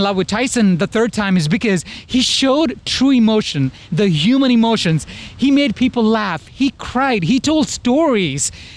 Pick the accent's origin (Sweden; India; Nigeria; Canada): India; moved away as an adult; now in United States; Yes. I grew up in India for 30 years.